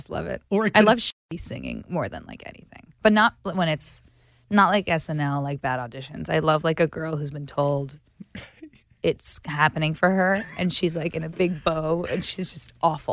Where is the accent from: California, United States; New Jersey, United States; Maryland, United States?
New Jersey, United States; I'm from New Jersey. I love big gold jewelry.